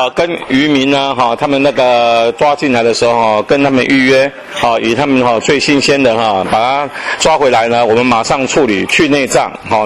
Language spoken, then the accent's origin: Chinese; Penghu County, Taiwan; 那另外那个虾子呢也是我们澎湖这边生产的剑虾